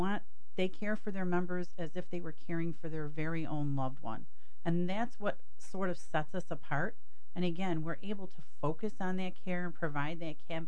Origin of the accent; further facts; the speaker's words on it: Buffalo, New York, United States; moved away as an adult; I relocated back to Buffalo in 2007. I was born and raised in Buffalo. I left for a while. I came back.